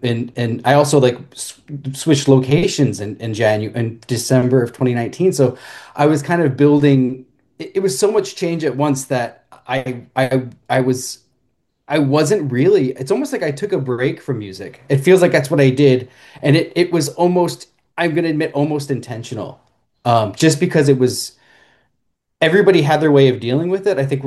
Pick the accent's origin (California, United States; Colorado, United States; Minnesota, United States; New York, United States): New York, United States; Valley Stream; I grew up here. I grew up like in the Valley Stream area, and it was all like a lot of Italian American, a lot of Jewish. And I had a pretty thick accent